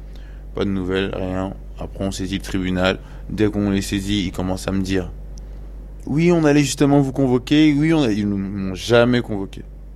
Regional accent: Montreuil, Île-de-France, France; je viens de Montreuil, j'ai grandi là-bas, j'ai vécu quasiment plus de 20 ans.

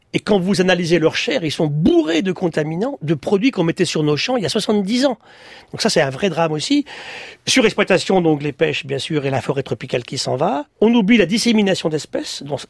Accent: France; chez nous en France

